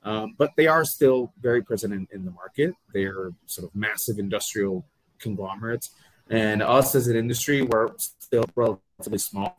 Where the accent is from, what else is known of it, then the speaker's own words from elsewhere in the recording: Mexico; growing up in Mexico, Mexico is obviously a very beer heavy culture.